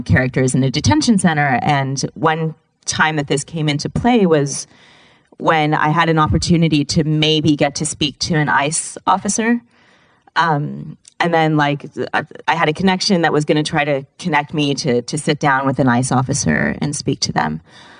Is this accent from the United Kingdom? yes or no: no; Sacramento, California, United States; now in Berkeley, United States; I grew up in Sacramento, and Berkeley was like the place to try to get to. And I went to school here, I went to university here, and I've lived here again for the past 7 years.